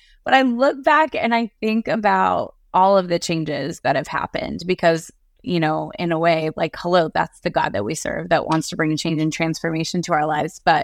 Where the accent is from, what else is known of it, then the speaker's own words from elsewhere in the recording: Washington, United States; also born or lived in Australia; Washington State, growing up in Washington, never would I have thought I'm going to live in the South one day.